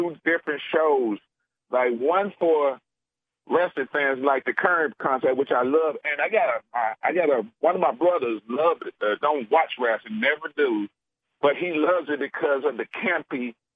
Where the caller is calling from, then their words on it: Memphis, Tennessee, United States; Hey, Brian … from Memphis, Tennessee, man.